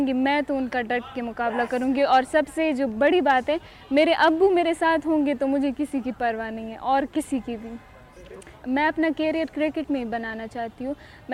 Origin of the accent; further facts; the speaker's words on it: Khyber Pakhtunkhwa, Pakistan; اور میں خیبر ایجنسی سے تعلق رکھتی ہوں. میں پیدا بھی وہیں پر ہوئی ہوں اور ابھی سیکنڈ ایئر بھی وہیں سے کر رہی ہوں. میں آرمی کالج اور اسکول میں پڑھتی ہوں